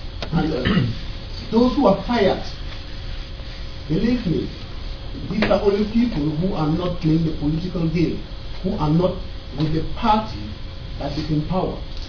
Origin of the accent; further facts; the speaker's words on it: Cameroon; I'm from Cameroon.